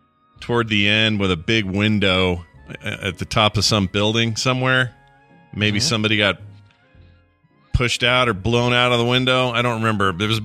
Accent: Canada; since I'm Canadian.

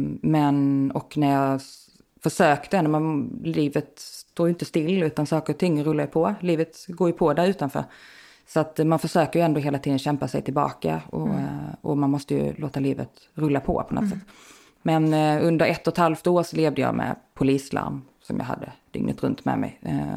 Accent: Skåne, Sweden; moved away as an adult; now in Stockholm, Sweden; Att jag är född från Skåne, flyttade upp till Stockholm efter gymnasiet in på sig.

